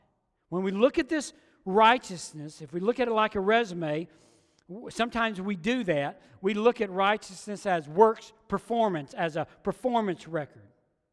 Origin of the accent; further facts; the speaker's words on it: Georgia, United States; I was a kid living in Georgia, growing up in Georgia